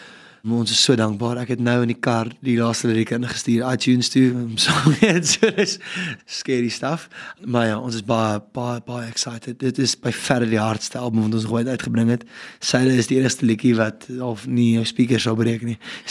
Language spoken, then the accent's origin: Afrikaans; Paarl, Western Cape, South Africa; Toe ek klein was in die Parel het ons kaalvoet rugby gespeel in 3 dae in die winter.